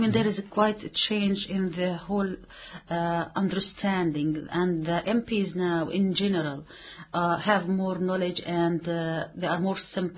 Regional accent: Hebron, Hebron Governorate, Palestine; And he's been to my hometown, to Hebron.

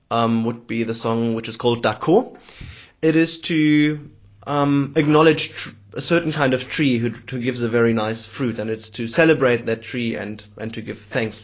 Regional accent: Germany; now in Cape Town, South Africa; Well, I'm from Germany. The last 8 years I've been living in Cape Town, South Africa.

